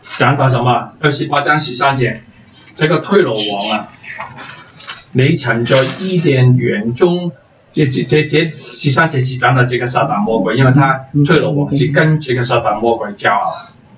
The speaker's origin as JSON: {"language": "Chinese", "country": "China", "said": "我们是中国人，有这个福气"}